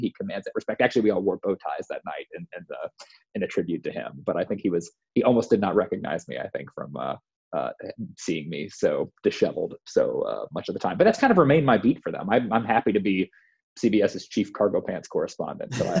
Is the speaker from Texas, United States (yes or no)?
no; North Charleston, South Carolina, United States; if you walked outside of where I grew up in North Charleston, like you were in the woods.